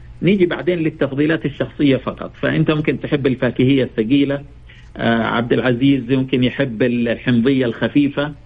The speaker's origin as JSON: {"language": "Arabic", "town": "Jeddah", "region": "Makkah Province", "country": "Saudi Arabia", "said": "نعم عندنا في جدة"}